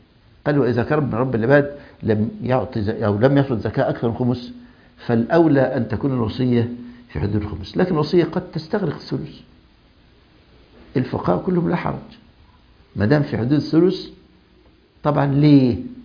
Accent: Egypt; عندنا في مصر،

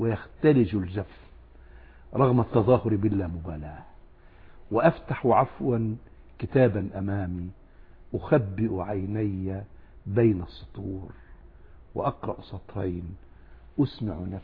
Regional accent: Egypt; سافرت إلى قريتي، قرية بسيطة في جنوب القاهرة بنحو 100 كيلو، وأقربنا من الفلاحين البسطاء

